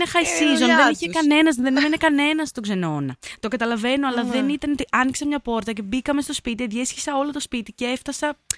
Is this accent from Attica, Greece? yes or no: yes; Athens, Attica, Greece; Είμαι πρωτευουσιάνα, είμαι Αθηναία, εδώ έχω μεγαλώσει, δεν το συνηθίζω.